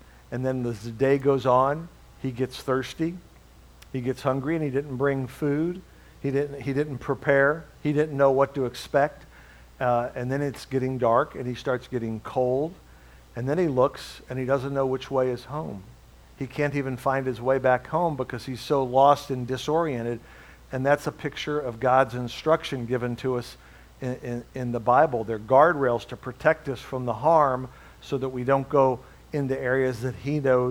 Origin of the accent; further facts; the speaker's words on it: Midwest, United States; I've decided I'm a Midwest guy. I love the Midwest. I was born and raised in the Midwest. We don't have mountains. We don't have oceans.